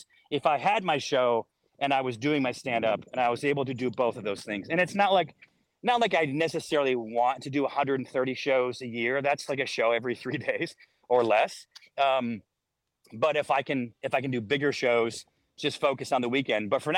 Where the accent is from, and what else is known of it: Syracuse, New York, United States; born or raised there